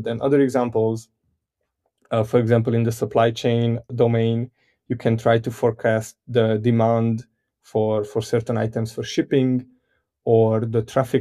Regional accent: Hungary; So I grew up in Hungary, and this is actually a very traditional Hungarian name

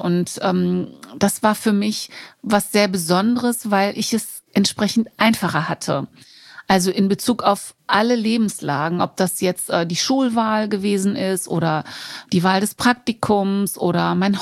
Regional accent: Göttingen, Lower Saxony, Germany; born there; Meine Eltern sind als sogenannte Gastarbeiter nach Deutschland gekommen, Anfang der 70er Jahre. Und ich bin mit meinen Geschwistern in Göttingen geboren.

